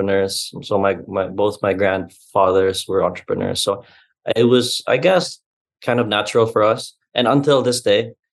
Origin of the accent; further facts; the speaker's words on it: Cebu, Central Visayas, Philippines; But I am proudly Cebuano, born and bred.